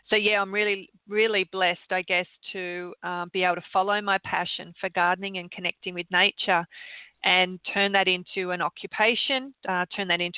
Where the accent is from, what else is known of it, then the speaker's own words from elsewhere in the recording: Sydney, New South Wales, Australia; Well, I grew up in Sydney, in suburban Sydney. We live near the beach, so I spend a lot of time at the beach.